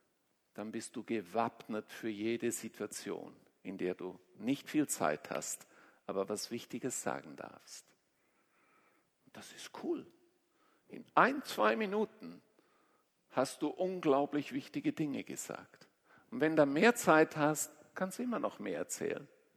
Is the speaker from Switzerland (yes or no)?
yes; Switzerland; Und dann sagt er: Ich bin Schweizer. Ah, ich auch.